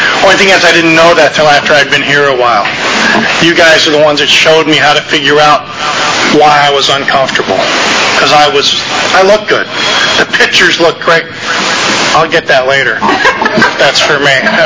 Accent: Fort Pierce, Florida, United States; born there; You know, I was born in Fort Pierce, Florida, 1955.

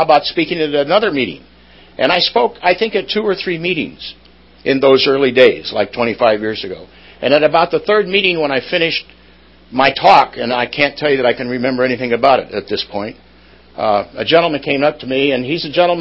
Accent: Aptos, California, United States; I'm happy to see there's a few people from Santa Cruz here. I'm from Aptos.

